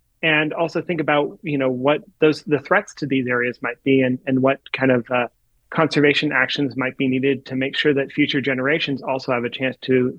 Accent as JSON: {"language": "English", "region": "California", "country": "United States", "tie": "born or raised there", "said": "I grew up in the Bay Area, and I always used to remember the hills in the Bay Area, that they would green up in the spring."}